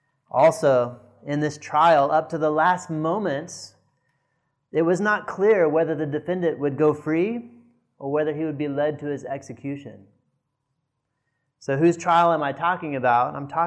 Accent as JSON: {"language": "English", "country": "United States", "tie": "born or raised there", "said": "I remember one of those events was in America where I grew up."}